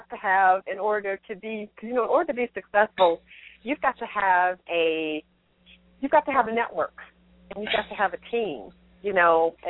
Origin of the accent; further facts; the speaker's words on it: United States; I'm an American, so everybody's going to go out of their way to speak my language